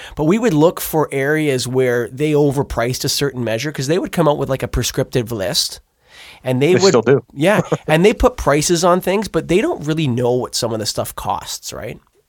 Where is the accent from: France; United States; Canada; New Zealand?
Canada; I'm a Canadian.